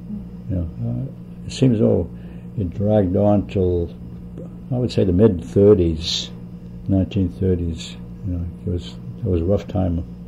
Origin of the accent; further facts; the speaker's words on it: Lewiston, Maine, United States; also born or lived in Auburn; Yeah, I did, yes. Lewiston, and a few years we moved to Auburn. My folks had bought an apartment building, and we lived there.